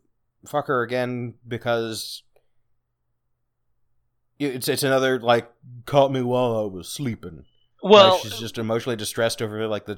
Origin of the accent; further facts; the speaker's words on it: United States; Anyway, I'm an American